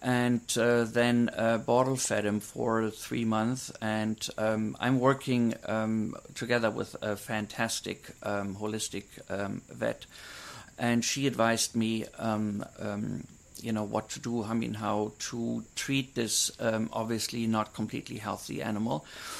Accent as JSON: {"language": "English", "region": "Bavaria", "country": "Germany", "tie": "born or raised there", "said": "I mean, you know, I grew up in Germany, in Bavaria, and I would spend a lot of time on farms."}